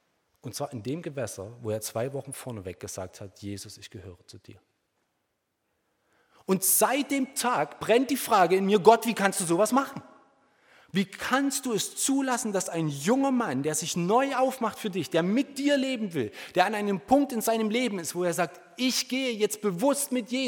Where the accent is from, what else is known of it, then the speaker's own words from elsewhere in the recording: Falkenstein, Saxony, Germany; born there; Wir kommen beide aus dem gleichen Bundesland, und das habt ihr vielleicht schon gehört, wir kommen beide aus Sachsen. Wir kommen sogar beide aus der gleichen Stadt. Wir sind beide in Falkenstein im Vogtland geboren worden.